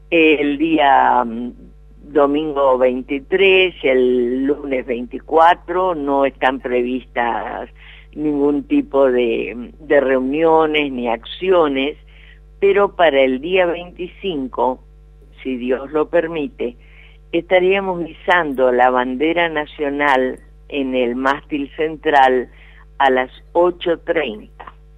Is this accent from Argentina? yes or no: yes; Argentina; somos argentinos, amamos a esta tierra